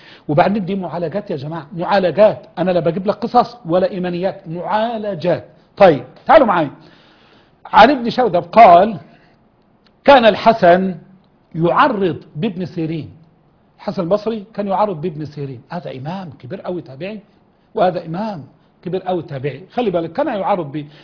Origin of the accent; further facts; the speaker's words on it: Egypt; احنا عندنا في مصر